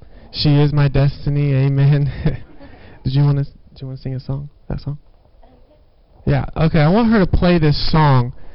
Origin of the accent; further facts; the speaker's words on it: Branson, Missouri, United States; So I live in Southern California. I grew up in Branson, Missouri, traveled with my grandmother.